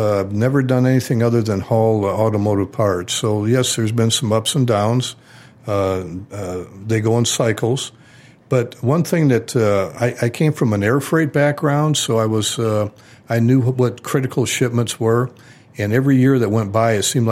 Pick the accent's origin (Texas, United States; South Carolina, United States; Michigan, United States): Michigan, United States; Flint; also born or lived in Detroit, United States; Well, I'm born and raised in Flint, Michigan, so that's automotive. Worked in Detroit for a lot of years, and that carried down here to 1988 when I came down here to Jet Express.